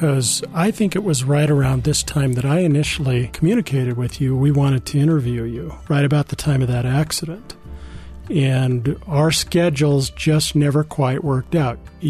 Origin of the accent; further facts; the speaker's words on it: Colorado, United States; I'm from Colorado, and that's the first place I ever skied.